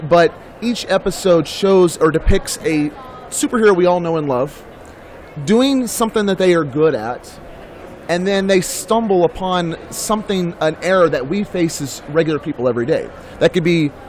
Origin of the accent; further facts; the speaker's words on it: Texas, United States; and I'm from Texas, and so I was always in the woods all the time.